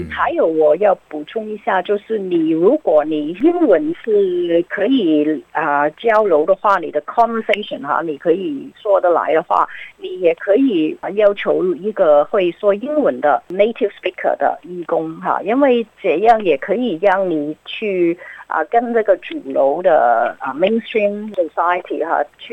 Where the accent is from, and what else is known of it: China; now in Australia